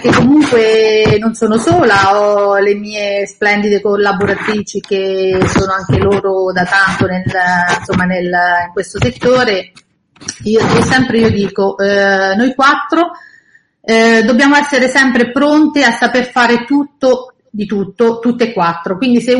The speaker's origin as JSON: {"language": "Italian", "town": "San Benedetto del Tronto", "region": "Marche", "country": "Italy", "said": "io sono innamorata della mia terra, soprattutto San Benedetto del Tronto, da cui io vengo"}